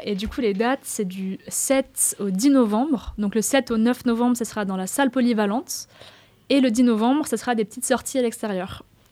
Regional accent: Nice, Provence-Alpes-Côte d'Azur, France; Alors moi, j'habitais en ville et je ne connaissais que la ville, à vrai dire, parce que j'étais à Nice, je suis originaire de Nice.

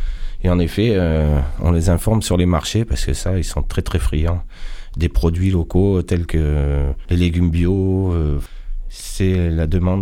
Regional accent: Toulouse, Occitanie, France; moved away; Donc, je venais de Toulouse, qui est une belle région aussi.

